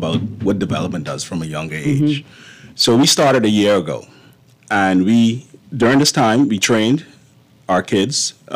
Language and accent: English; Nassau, New Providence, Bahamas; So I said, we're from Nassau.